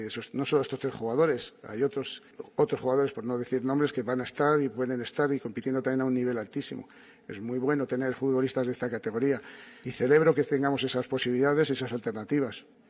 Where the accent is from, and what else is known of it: Spain